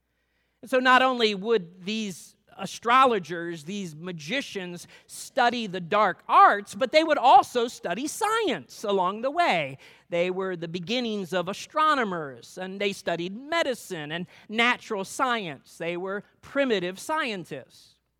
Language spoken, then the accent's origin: English; North Ridgeville, Ohio, United States; I remember growing up in northeastern Ohio, the west suburbs of Cleveland, where I grew up in North Ridgeville, Ohio.